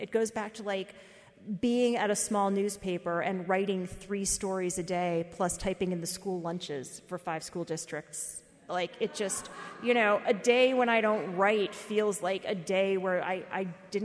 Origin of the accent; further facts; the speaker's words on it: Philadelphia, Pennsylvania, United States; As a Philadelphian, I found a lot to relate to.